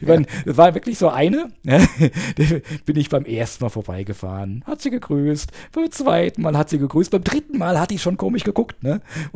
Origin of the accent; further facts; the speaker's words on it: Langenlohnsheim, Rhineland-Palatinate, Germany; Ich hab das mal gemacht bei uns in Langenlohnsheim, da wo ich groß geworden bin.